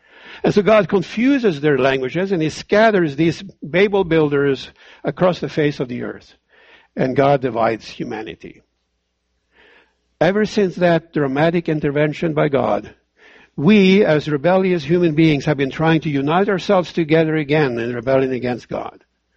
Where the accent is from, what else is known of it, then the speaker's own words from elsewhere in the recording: Norway; I'm from Norway, and of course, you know, and the Norwegian king that was in power when I was growing up